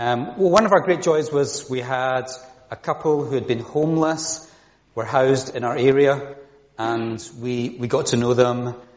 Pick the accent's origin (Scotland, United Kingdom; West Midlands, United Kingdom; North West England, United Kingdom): Scotland, United Kingdom; Glasgow; now in Devon, United Kingdom; No, I'm from Glasgow originally.